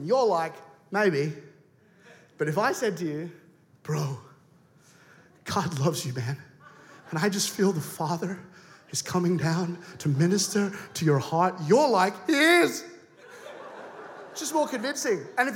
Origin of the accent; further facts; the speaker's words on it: England, United Kingdom; born there; accent: Australian; I'm not Australian. I know, mind-blowing. I have such a manly Aussie demeanor, but I actually was born in England